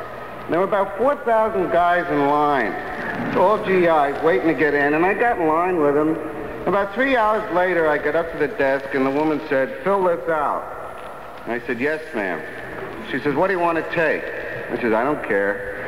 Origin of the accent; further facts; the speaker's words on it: United States; I'm an American. I'm an American. I'll protect you.